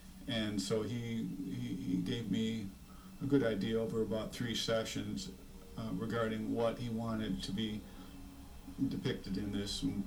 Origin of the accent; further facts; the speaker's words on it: Detroit, Michigan, United States; now in Wakulla, United States; Originally from Detroit, grew up in the Motor City, and moved to Wakulla probably about 9 years ago.